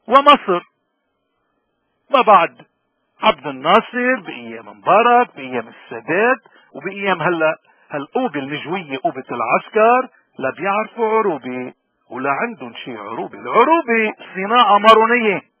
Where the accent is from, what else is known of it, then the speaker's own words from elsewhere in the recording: Lebanon; نحن لبناني، هويتنا لبنانية